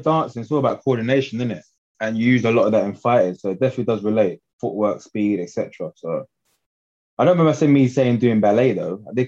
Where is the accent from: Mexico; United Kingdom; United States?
United Kingdom; London